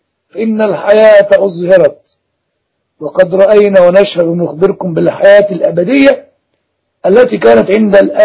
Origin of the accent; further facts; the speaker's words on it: Egypt; كلمة الواد دي أصلها ليها رنين خاص في الثقافة العامة عندنا في مصر